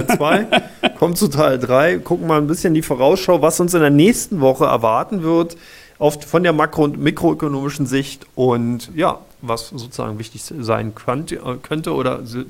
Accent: Berlin, Germany; ich bin ein Berliner

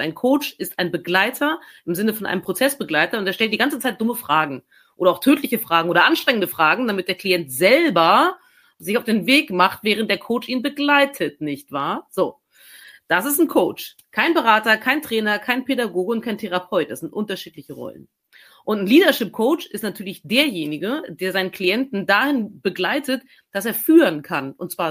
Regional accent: East Germany, Germany; born there; weil ich bin nämlich in der DDR geboren

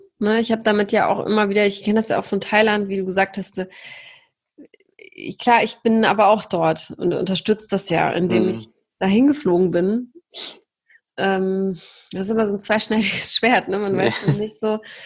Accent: Poland; Ich komme ja aus Polen. Also Polen kenne ich ganz gut

